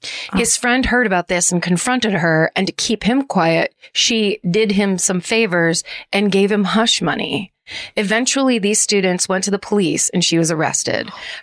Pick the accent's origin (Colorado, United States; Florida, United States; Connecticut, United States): Connecticut, United States; Madison; I grew up in Madison, Connecticut, where Murder on Middle Beach takes place.